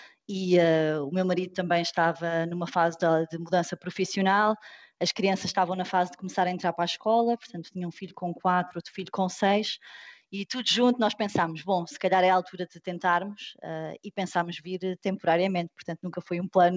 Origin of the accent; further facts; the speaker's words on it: Portugal; Portanto, eu sou portuguesa, mãe portuguesa, pai português